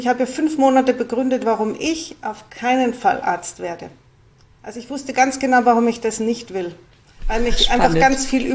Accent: Munich, Bavaria, Germany; ich bin eben in München aufgewachsen

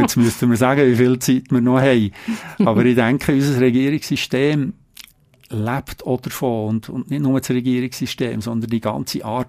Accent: Bern, Switzerland; Ich bin Berner, bin in Bern geboren, lebe in Bern

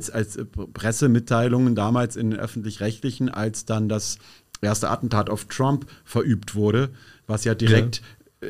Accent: Berlin, Germany; Aber ich bin hier geboren, habe 30 Jahre hier gelebt

